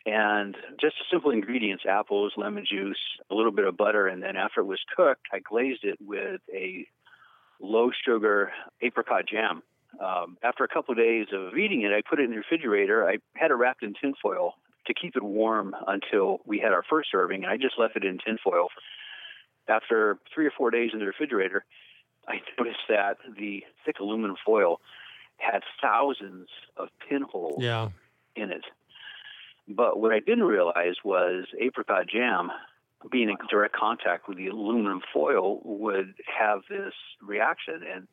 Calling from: Sunnyvale, California, United States; I'm calling from Sunnyvale, California.

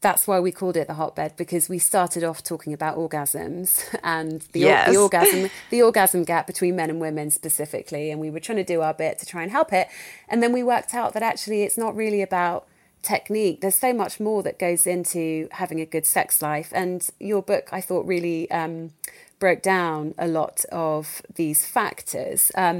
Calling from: England, United Kingdom; We're talking from England to over to America.

